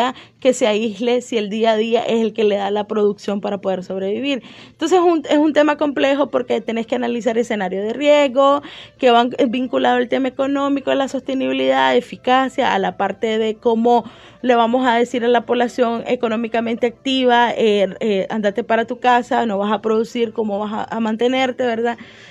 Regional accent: Nicaragua; nosotros como nicaragüenses nos enfrentamos a esta pandemia bajo otra crisis

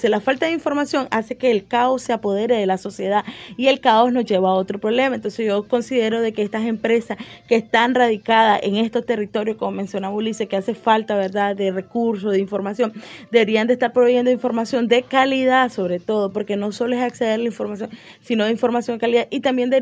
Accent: Nicaragua; nosotros como nicaragüenses nos enfrentamos a esta pandemia bajo otra crisis

